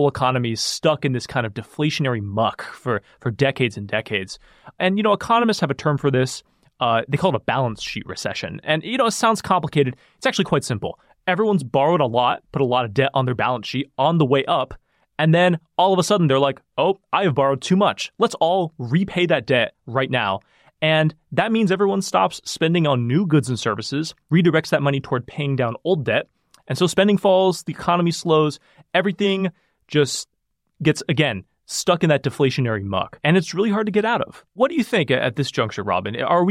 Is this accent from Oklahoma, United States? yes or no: no; California, United States; I'm totally not Canadian. I'm from California.